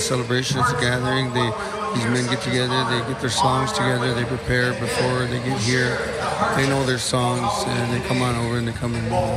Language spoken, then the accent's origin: English; United States; as Indian people, we were given so little, so we take what we get and we make something good out of it.